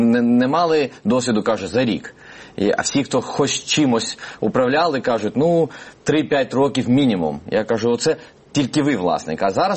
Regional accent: Gagra, Abkhazia, Georgia; also born or lived in Sochi; я з Гагри, і від Сочі це скільки там, 50 кілометрів. І моя мама, вона була десь між цими двома містами, коли в неї почались пологи. І швидка просто забрала в сочинський роддом.

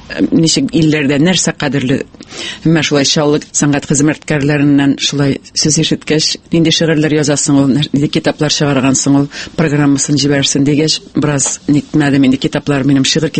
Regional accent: Kyshlau-Yelga, Bashkortostan, Russia; Мин үзем Башкортстаннан бик матур, дөньяның иң матур авылыннан, Кышлау елгадан, Аскын районы ул

